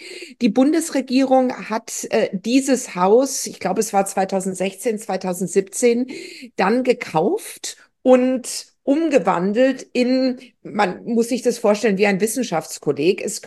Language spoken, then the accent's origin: German; Stuttgart, Baden-Württemberg, Germany; Ich bin in Stuttgart groß geworden, in den 70er und 80er Jahren.